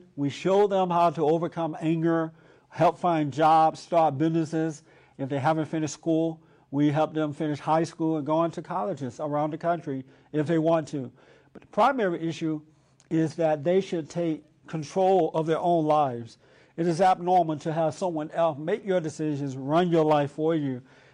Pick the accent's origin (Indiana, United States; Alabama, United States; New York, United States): Alabama, United States; I grew up in Alabama on a plantation, at a time when laws were against black folks.